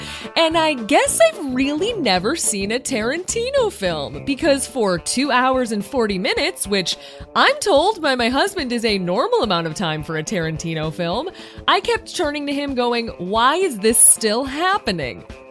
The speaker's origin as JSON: {"language": "English", "country": "United States", "said": "Like, I'm an American. I don't know why I don't know basic Christmas stuff."}